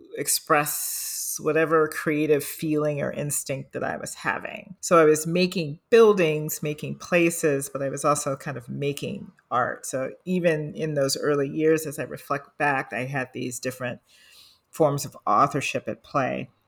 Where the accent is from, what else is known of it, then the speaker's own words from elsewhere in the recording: Chicago, Illinois, United States; And Chicago happens to be my hometown.